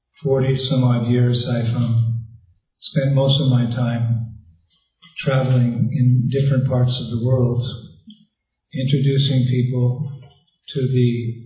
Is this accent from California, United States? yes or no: yes; San Francisco, California, United States; Actually, I'm from California. I'm from San Francisco. It's very nice to come back home